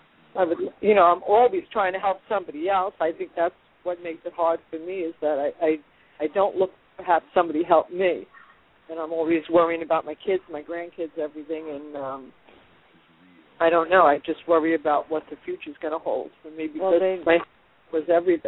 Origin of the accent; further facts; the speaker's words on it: New York, United States; now in Carolinas, United States; my husband moved us to the Carolinas, and we're originally from New York